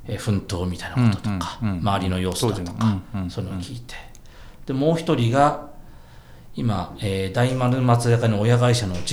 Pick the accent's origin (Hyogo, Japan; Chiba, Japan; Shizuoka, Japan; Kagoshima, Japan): Hyogo, Japan; Kobe; いや、家が神戸。